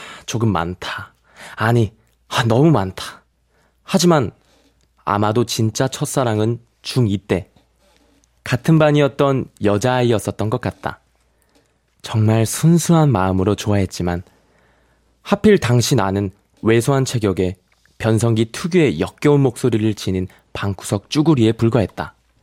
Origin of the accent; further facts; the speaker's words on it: Ulsan, South Korea; 그냥 울산.